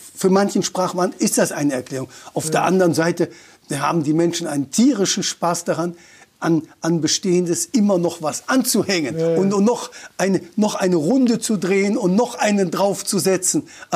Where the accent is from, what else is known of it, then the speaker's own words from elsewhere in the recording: Rhineland, Germany; accent: Rhenish; Und diese Chance gibt es für das Rheinische hier nicht, weil unser Dialekt hier von Hause aus kein hochdeutscher Dialekt ist.